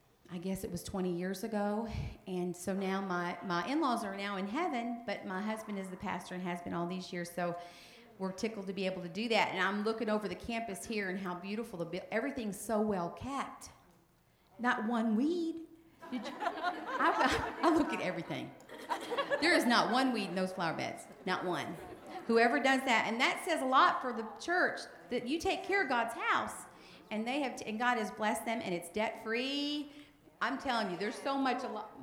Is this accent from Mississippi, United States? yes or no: yes; Mississippi, United States; But I'm from Mississippi, and if you've never been to Walls, probably nobody has even heard of it.